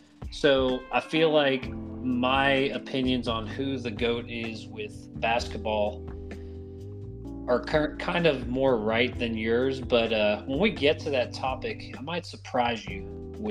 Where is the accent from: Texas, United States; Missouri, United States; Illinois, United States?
Missouri, United States; also born or lived in Brooklyn, United States; I mean, I was born in Brooklyn, where we go hard, but I spent most of my growing up life in mid-Missouri, and that is where a lot of my family and close friends and fond memories are at.